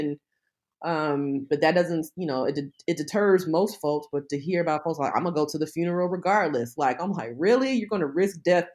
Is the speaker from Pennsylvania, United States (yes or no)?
no; Albany, Georgia, United States; is such a pivotal part of me growing up in Albany.